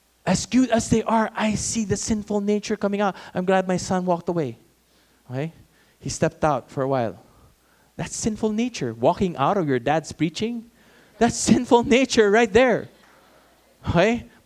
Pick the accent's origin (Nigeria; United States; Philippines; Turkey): Philippines; And as a Filipino, that victory, I felt like a winner.